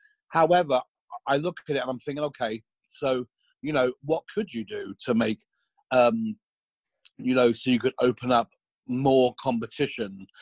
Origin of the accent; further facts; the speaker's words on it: United States; You know, in America, I made all my mistakes in America and I grew up in America.